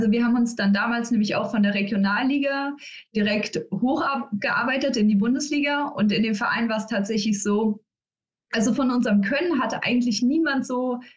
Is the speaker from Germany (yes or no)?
yes; Worms, Rhineland-Palatinate, Germany; aber in meiner Heimatstadt in Worms.